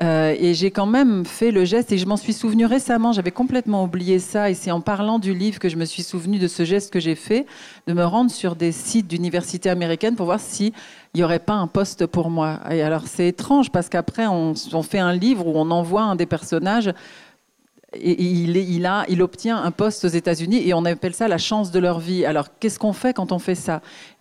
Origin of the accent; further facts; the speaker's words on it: France; Moi, je suis née en France, j'ai toujours grandi en France, toujours vécu en France.